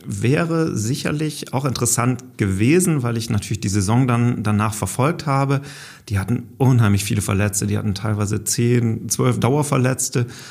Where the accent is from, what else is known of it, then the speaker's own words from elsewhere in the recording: Holdorf, Lower Saxony, Germany; Holdorf, mein Geburtsort oder mein Heimatort